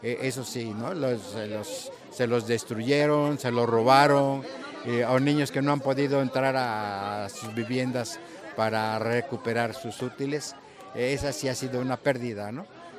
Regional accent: Mexico; se acomoda a nuestra ideología como mexicanos

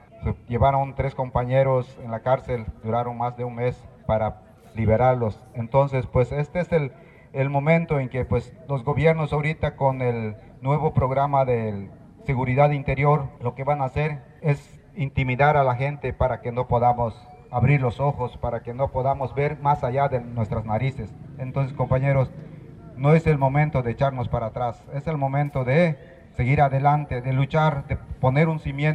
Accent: Bacabchén, Campeche, Mexico; now in Hopelchén, Mexico; yo soy nato aquí cerquita de Mbacapchen, Campeche, nada más que me fui a vivir hasta por Jopelchen. Mbacapchen pues es mi tierra natal

